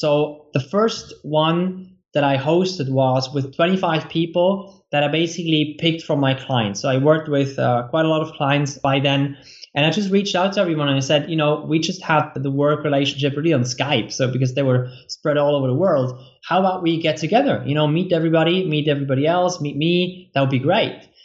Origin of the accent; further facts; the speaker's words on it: Switzerland; now in Poland; Yeah, I'm right now in Poland. I spend a lot of time here. We have a place here. And then I'm originally Swiss. So my company is also based in Switzerland.